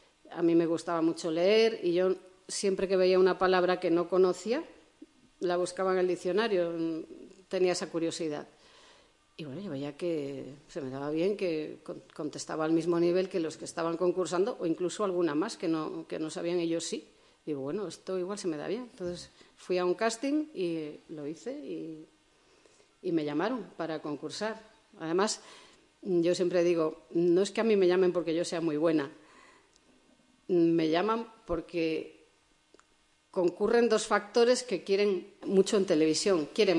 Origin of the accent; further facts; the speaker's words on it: Puente San Miguel, Cantabria, Spain; yo nací, mi casa en Puente San Miguel estaba al ladito, encima del río Saja. Yo nací en casa.